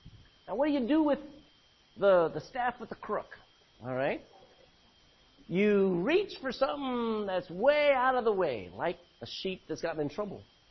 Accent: Texas, United States; See, we're from Texas, okay? So we talk that way.

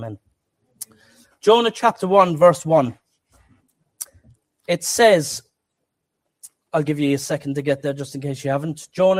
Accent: Cork, Munster, Ireland; Well, God, I'm from Knocknaheeny. You can't use me. They can't understand a word that I'm saying sometimes.

